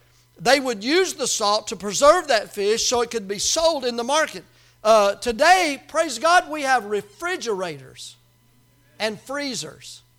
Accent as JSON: {"language": "English", "region": "Tennessee", "country": "United States", "said": "I said, close enough. I'm from Tennessee. You know what I'm saying? 5 days."}